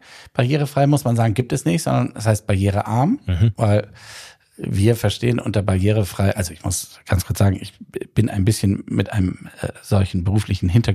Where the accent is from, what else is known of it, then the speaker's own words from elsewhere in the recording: Hamburg, Germany; ich habe mir kurz überlegt, ob ich den Shuttlebus besteige und mir meine Heimatstadt angucke